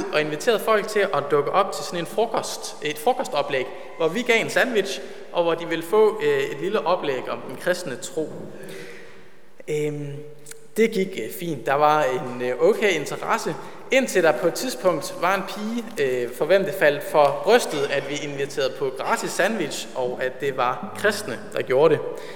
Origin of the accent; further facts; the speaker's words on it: Ølgod, Region of Southern Denmark, Denmark; den LM-kreds, jeg voksede op i Ølgod